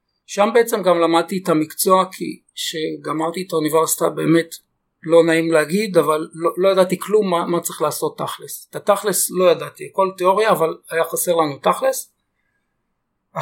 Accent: Beersheba, Southern District, Israel; now in Ganei Tikva, Israel; כל הילדות שלי עברה בבאר שבע, גדלתי בבאר שבע. תיכון מקיף א' למי שמכיר את באר שבע, מגמה ביולוגית

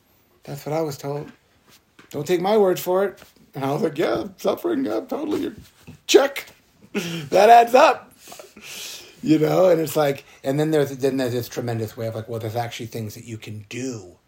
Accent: New England, United States; I like to use the story because I'm from New England and I love New England maple syrup.

